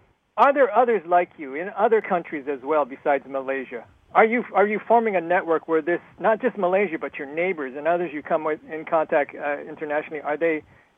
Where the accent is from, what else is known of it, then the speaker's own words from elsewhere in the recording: United States; Because as an American, here in the United States